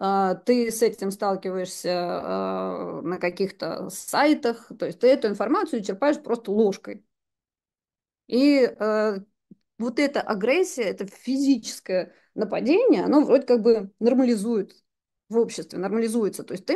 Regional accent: Poland; now in Russia; я в детстве жила в Польской Народной Республике, и там такие же вещи происходили

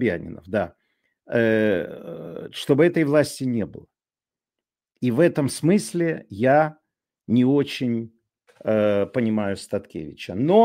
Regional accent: Belarus; Вот я белорус, меня выпихивают из страны.

